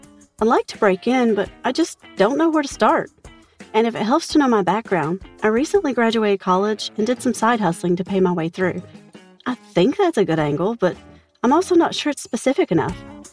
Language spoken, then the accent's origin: English; Denver, Colorado, United States; from Denver, Colorado.